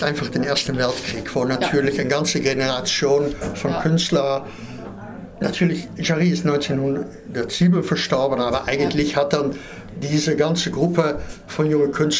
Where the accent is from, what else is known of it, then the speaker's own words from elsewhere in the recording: Netherlands; German is a second language; Und weil ich Holländer bin und Französisch nicht meine Muttersprache ist, lese ich die Sache auch wieder anders als Franzosen das lesen.